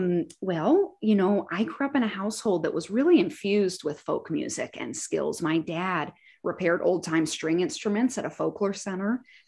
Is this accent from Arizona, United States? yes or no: yes; Prescott, Arizona, United States; So we grew up in Prescott, Arizona. And we traveled all over.